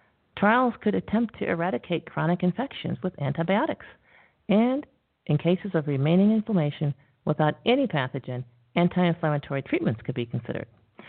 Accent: Syracuse, New York, United States; I'm from Syracuse, New York

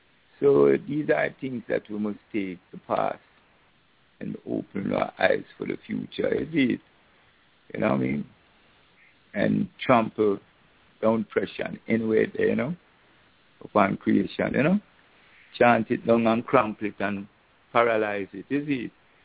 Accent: Jamaica; when I was a boy growing up in Jamaica

